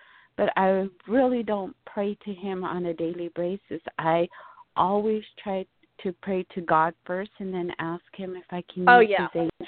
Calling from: Tucson, Arizona, United States; I'm calling in from Arizona. From Tucson?

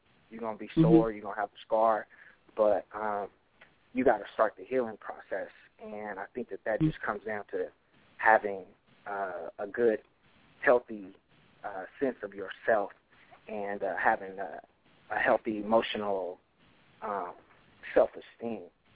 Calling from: Dallas, Texas, United States; I'm calling from Dallas, Texas.

